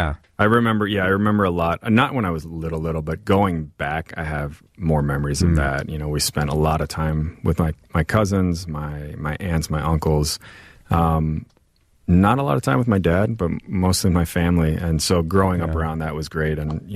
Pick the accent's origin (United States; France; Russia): United States; St. Louis, Missouri; also born or lived in Mexico City, Mexico / Mérida, Mexico; Yeah, I was born in Mexico City and shortly after moved to Mérida, Yucatan, where my family's from. Lived there till I was about five or six. And then my father got a job in St. Louis, Missouri, and moved my mom and my brother to St. Louis. So I grew up in St. Louis.